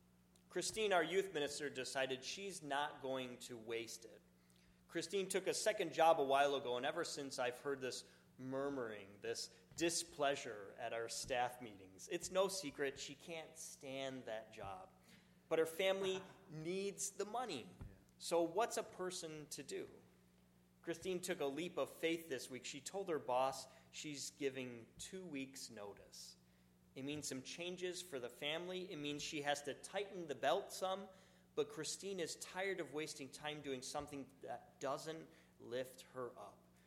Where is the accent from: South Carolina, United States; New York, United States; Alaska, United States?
New York, United States; Buffalo; The other side would be my hometown of Buffalo, where it always snows.